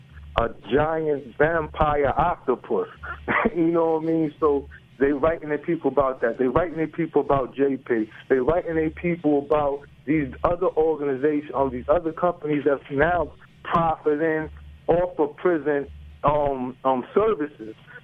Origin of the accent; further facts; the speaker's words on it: New York City, New York, United States; I'm from New York City. I'm in New York City as currently, and I did 9.5 years down in Virginia, and I made parole